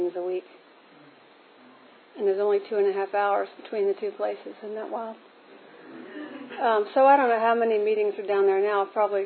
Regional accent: Baltimore, Maryland, United States; went back to my hometown, which is Baltimore

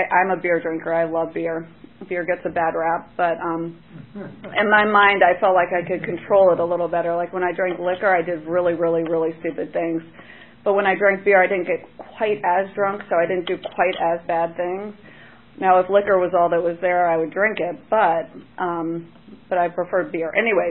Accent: Oakton, Virginia, United States; And I grew up in Oakton, Virginia, and I would hitchhike down 123.

